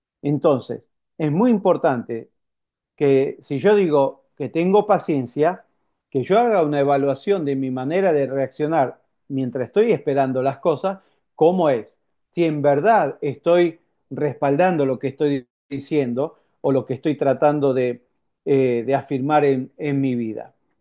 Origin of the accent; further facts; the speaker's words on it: Argentina; en mi país, en Argentina, donde hay 220